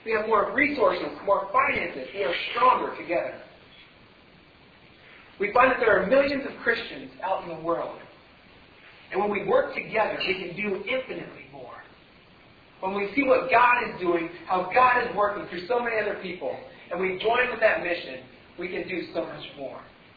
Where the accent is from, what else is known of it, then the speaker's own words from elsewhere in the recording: Ohio, United States; I grew up near Amish country in Ohio.